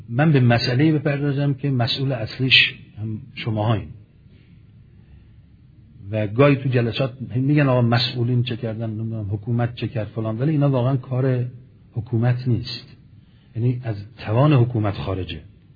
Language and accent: Persian; Iran; ما چون ایرانی هستیم دیگه،